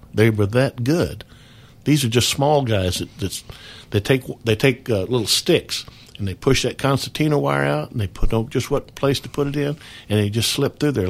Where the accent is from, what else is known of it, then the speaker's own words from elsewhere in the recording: Knoxville, Tennessee, United States; Well, of course, I was from Knoxville